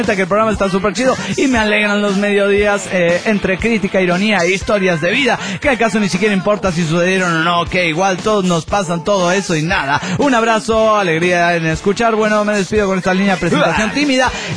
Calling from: Oaxaca, Mexico; de Oaxaca, México.

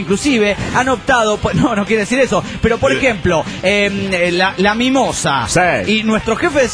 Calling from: Delta, Colorado, United States; de Delta, Colorado.

